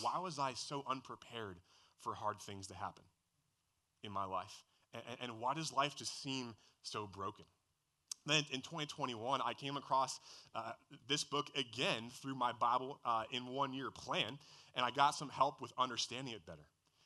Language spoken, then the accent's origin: English; New Jersey, United States; I grew up in New Jersey. I'm half Italian, and so pizza and pasta are my two middle names.